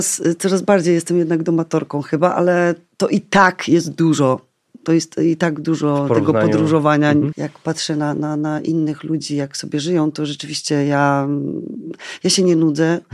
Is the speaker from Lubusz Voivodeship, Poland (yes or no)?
no; Glinik Górny, Subcarpathian Voivodeship, Poland; z Gogołowa czy z Glinika Górnego, nigdy nie wiedziałam, bo dom był w Gliniku Górnym, a do szkoły chodziłam do Gogołowa.